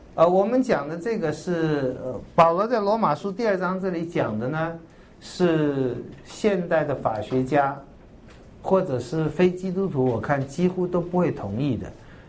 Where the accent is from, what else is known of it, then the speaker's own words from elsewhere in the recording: China; 哎呀，你看那个我们中国人像有些人是有些地方一夫一妻，有些是一夫多妻，有些是多夫一妻啊，这各有各的风俗习惯啊。